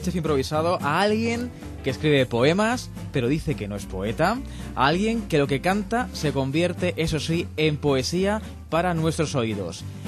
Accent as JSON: {"language": "Spanish", "town": "Madrid", "region": "Community of Madrid", "country": "Spain", "said": "yo soy de Aluche."}